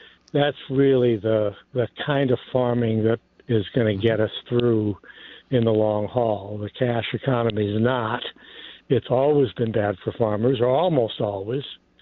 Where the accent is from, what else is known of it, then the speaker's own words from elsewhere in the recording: Missouri, United States; the farms that were disappearing around my hometown outside of St. Louis, Missouri